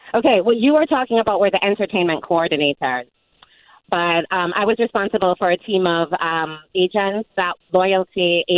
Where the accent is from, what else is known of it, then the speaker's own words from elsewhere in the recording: Jamaica; I'm born and raised in Jamaica